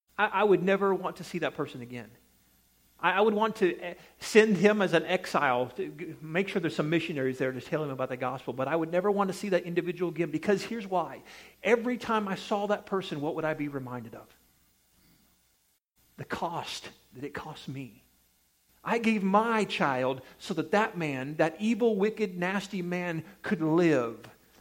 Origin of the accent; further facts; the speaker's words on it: Missouri, United States; I'm from Missouri. Anybody know the motto of Missouri? The show me state.